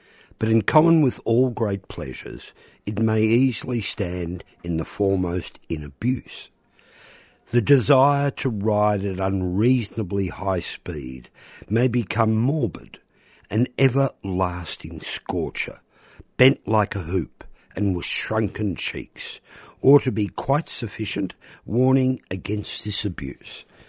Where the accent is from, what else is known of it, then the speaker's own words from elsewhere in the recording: Donvale, Victoria, Australia; As a kid, I grew up in Donvale. I must have been, I reckon, about 12 or 13.